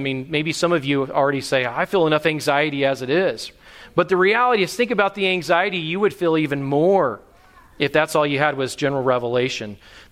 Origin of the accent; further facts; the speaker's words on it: California, United States; And my Greek, if you hear my Greek, it always, because I'm from California, it always has a Mexican accent to it.